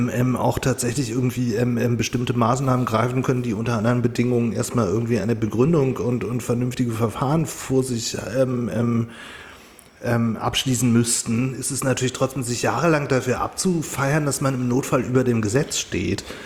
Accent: Langenhagen, Lower Saxony, Germany; Ich bin ja Langenhagener

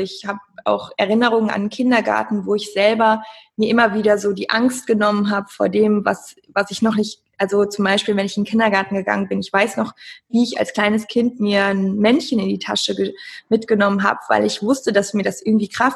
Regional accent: Cologne, North Rhine-Westphalia, Germany; ich komme aus Köln

